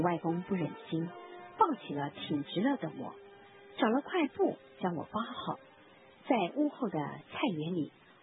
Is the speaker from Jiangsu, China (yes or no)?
yes; Jiangsu, China; born there; 所以我知道我出生在江苏省岐山县内南关的盐店里。